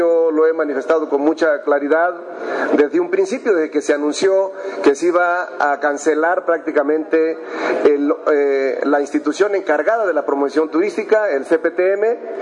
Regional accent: Mexico; donde nos ha puesto muy en alto como mexicanos en todas las partes del mundo.

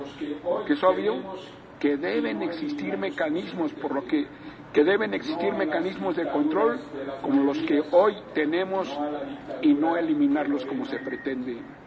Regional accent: Querétaro, Mexico; fuera promulgado ahí en mi ciudad natal, en Querétaro

